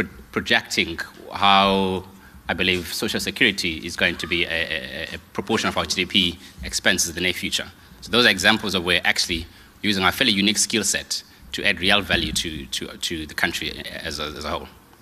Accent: Mthatha, Eastern Cape, South Africa; now in Bryanston, South Africa; from a village called Misty Mount. Misty Mount is in a town called Libote. But I never say I'm from Libote because no one knows where that is. So I say I'm from Mthatha.

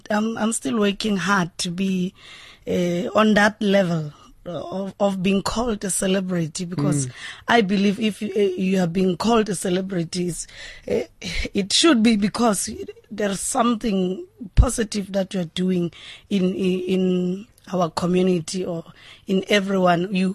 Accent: Kasikukune, Limpopo, South Africa; now in Gauteng, South Africa; I was born and raised in Kasikukune 34 years ago. So, now I'm in Gauteng

